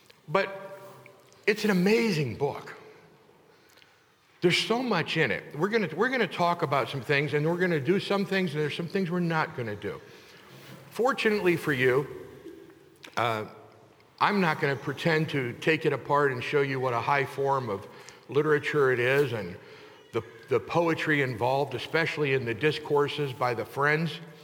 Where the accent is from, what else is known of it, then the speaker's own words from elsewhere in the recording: Texas, United States; I was from Texas, so Pecos Bill was a big deal.